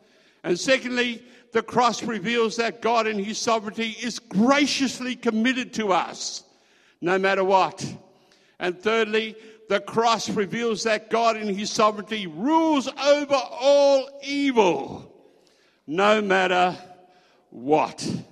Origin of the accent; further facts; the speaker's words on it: Queensland, Australia; who'd grown up in the same area that I grew up in Queensland